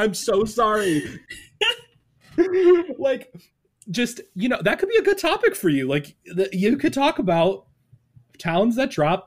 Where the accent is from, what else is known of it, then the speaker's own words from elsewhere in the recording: Toledo, Ohio, United States; Oh, I'm straight from Toledo.